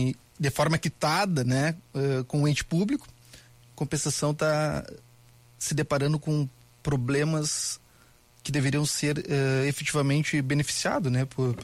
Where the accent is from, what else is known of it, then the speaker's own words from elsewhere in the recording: Rio Grande do Sul, Brazil; Não sou de Porto Alegre, sou natural do interior